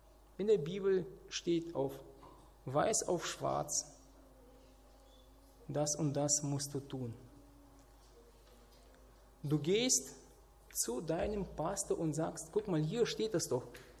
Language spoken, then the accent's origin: German; Kazakhstan; Wir als Kinder in Kasachstan im Winter, wir wollten ja immer draußen spielen